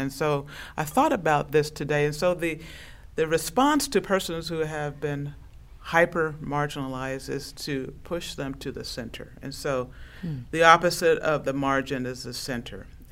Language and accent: English; New York, United States; sometimes you think as a New Yorker you've heard it all.